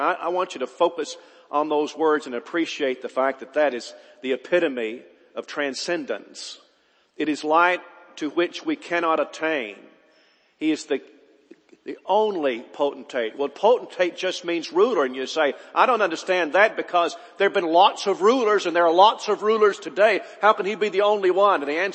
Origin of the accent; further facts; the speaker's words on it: Alabama, United States; You and me, we're from Alabama, and I don't know how many of us get to go into the court of the Queen